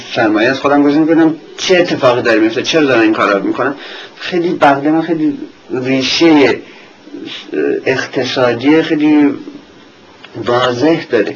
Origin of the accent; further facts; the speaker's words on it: Iran; moved away; من با یه حالت قهر از ایران اومدم بیرون.